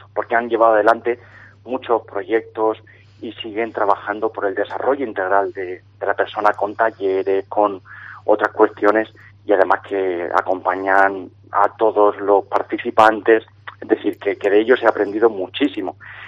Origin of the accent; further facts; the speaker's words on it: Granja de Rocamora, Valencian Community, Spain; Pues soy natural de Granja de Rocamora, de un pueblecito cerca de Orihuela.